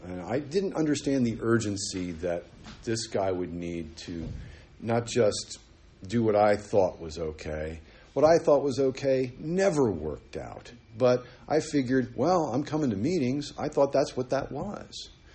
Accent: New York, United States; I grew up in New York City, by the way.

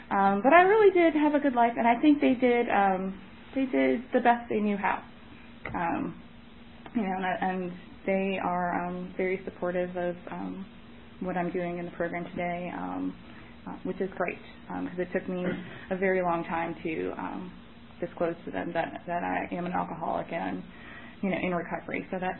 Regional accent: New York City, New York, United States; I am originally from New York, both the city and the state. I have no accent anymore unless I get really worked up, which can happen.

